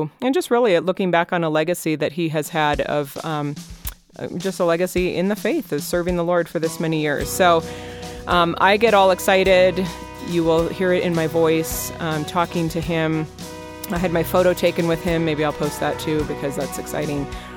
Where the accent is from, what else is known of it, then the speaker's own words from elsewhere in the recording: California, United States; Californians represent. I'm originally from the Bay Area, so that is very exciting.